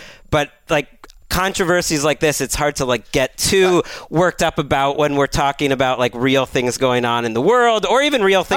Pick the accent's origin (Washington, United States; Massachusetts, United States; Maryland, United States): Massachusetts, United States; just because I grew up in Massachusetts, I don't know.